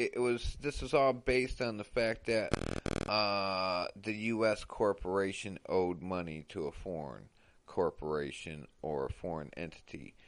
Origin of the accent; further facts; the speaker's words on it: United States; As an American, okay